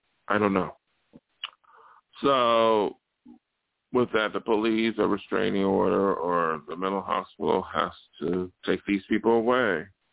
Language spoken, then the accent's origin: English; Buffalo, New York, United States; from my hometown, I mentioned New York State or Buffalo, whatever